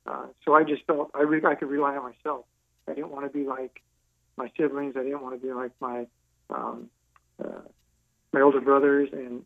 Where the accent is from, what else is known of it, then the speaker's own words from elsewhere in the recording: California, United States; also born or lived in Los Angeles; I was raised in the Valley, something in the Valley area. Came from a very... large family, very large family.